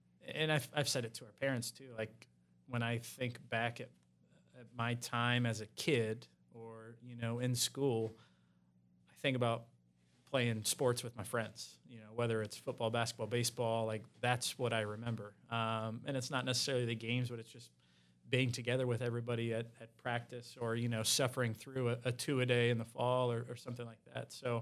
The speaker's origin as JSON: {"language": "English", "town": "St. Henry", "region": "Ohio", "country": "United States", "tie": "born or raised there", "said": "I was born and raised in St. Henry, actually. I was a graduate of 2007."}